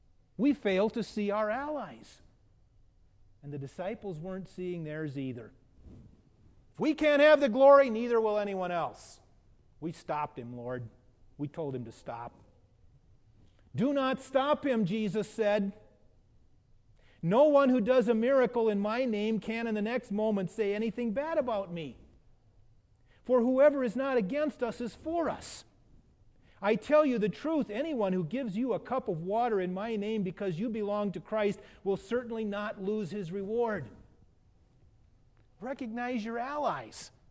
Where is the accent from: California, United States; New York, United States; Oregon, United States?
Oregon, United States; a couple from Portland, Oregon, my home state.